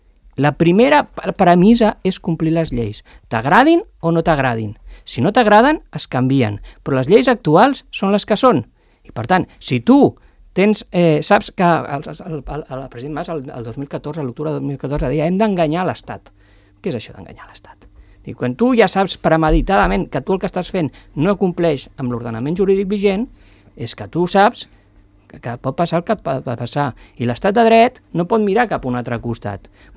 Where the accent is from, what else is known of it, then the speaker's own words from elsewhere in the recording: Catalonia, Spain; Jo sóc català, ningú m'ho pot negar.